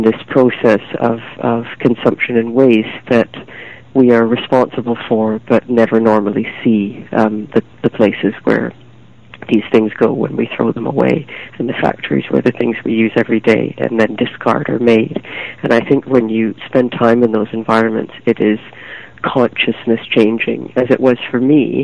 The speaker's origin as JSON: {"language": "English", "country": "Canada", "said": "I feel completely out of my depth in the company that I keep, being a Canadian eco-hero."}